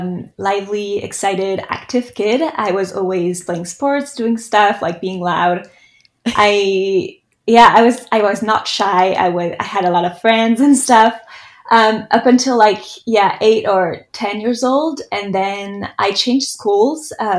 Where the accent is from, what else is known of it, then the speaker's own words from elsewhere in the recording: France; English is a second language; moved away as an adult; now in New York, United States; I'm French. I was born in France, and then I moved to New York about 8 years ago for my career.